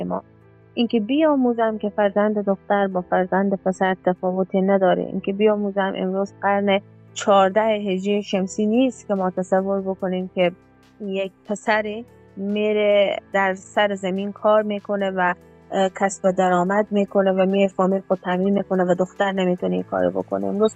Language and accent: Persian; Afghanistan; moved away; این امید میرفت که مثلا تمام کسانی که به بیرون از افغانستان مهاجرت کردم خود را رها بکنم